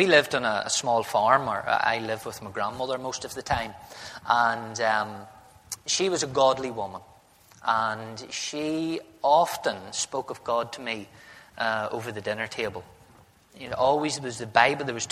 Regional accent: Markethill, Northern Ireland, United Kingdom; I am an only child. I come from Market Hill originally.

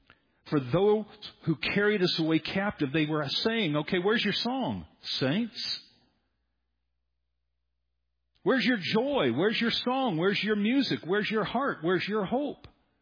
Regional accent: Wyoming, United States; somebody decided they wanted to take me out because they knew I was from Wyoming to a park.

